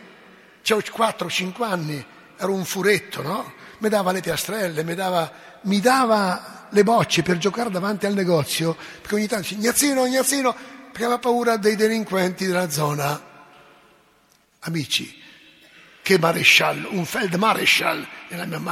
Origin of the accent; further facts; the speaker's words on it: Mercatello, Marche, Italy; Il rettore era stato parroco a Mercatello, mio paese natio, dove conobbi mio nonno.